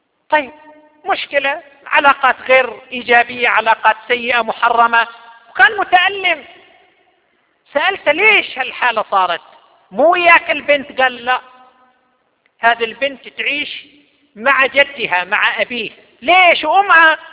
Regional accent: Qatif, Eastern Province, Saudi Arabia; نشرت الجرائد أيضا أن عندنا في القطيف مواطن

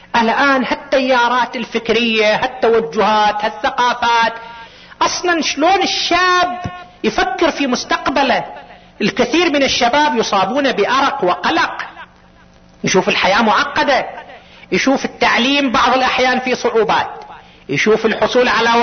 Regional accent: Qatif, Eastern Province, Saudi Arabia; خاصة عندنا في القطيف النادي عندنا بعد ما انفعل دوره، حتى اقل من دور الاندية في المدن الاخرى.

